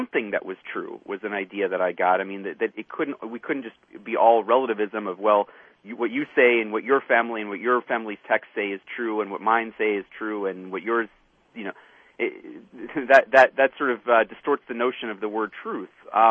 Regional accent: New York City, New York, United States; I grew up in New York City in an extremely diverse neighborhood religiously.

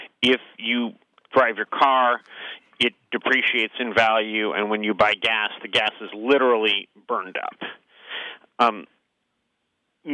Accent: San Francisco, California, United States; Well, I grew up in San Francisco. I'm 42 years old.

